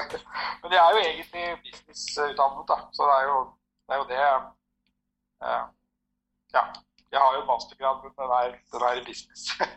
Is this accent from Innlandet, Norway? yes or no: yes; Trysil, Innlandet, Norway; jeg vokste opp i Trysil og sto mye på ski og Telemark